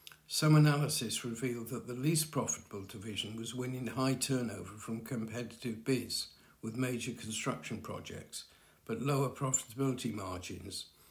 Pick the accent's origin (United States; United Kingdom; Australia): United Kingdom; Wales; I loudly shouted, "David, I'm Welsh."